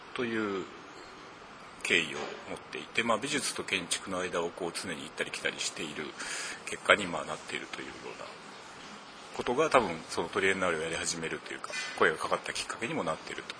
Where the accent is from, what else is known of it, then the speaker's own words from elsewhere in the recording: Nagoya, Aichi, Japan; よろしくお願いします。僕は、1967年生まれて、名古屋出身なんですが、アイツトリエンナーレの会場になった長者町地区の近くで生まれてます。